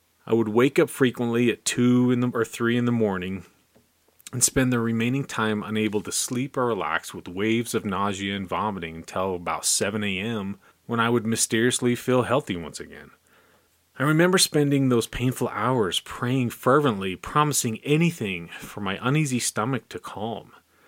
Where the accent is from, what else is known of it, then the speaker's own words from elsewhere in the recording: Utah, United States; I was raised in Utah, and a large part of the Utah culture is the Mormon population. My family and my youth considered themselves to be a part of the Latter-day Saints.